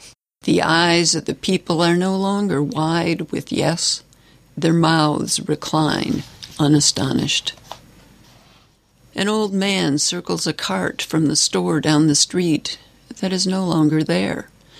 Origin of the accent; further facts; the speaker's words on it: Detroit, Michigan, United States; I was born and raised in Detroit, so really my identity was formed out of civil rights and protest and an awareness of social injustice.